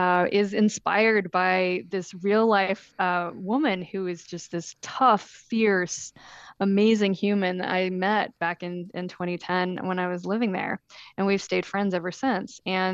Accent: United States; now in Italy; As an American living there, I wasn't confronted with it on a daily basis, but people who live there really are. I think we're sort of shielded a little bit as Americans living there.

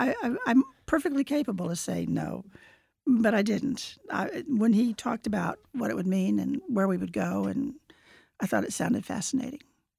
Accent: Wichita, Kansas, United States; I'm from Wichita, Kansas.

